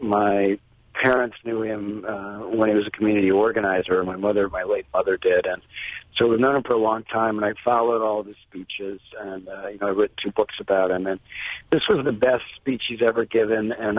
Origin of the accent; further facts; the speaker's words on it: Chicago, Illinois, United States; because when I was 9 years old in 1966 and growing up in Chicago, Dr. King came to our house